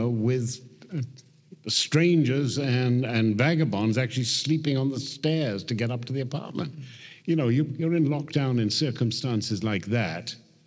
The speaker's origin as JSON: {"language": "English", "region": "Wales", "country": "United Kingdom", "said": "And Welsh, I'm not a Welsh-speaking Welshman, I'm afraid, but the Welsh have a great incantatory language."}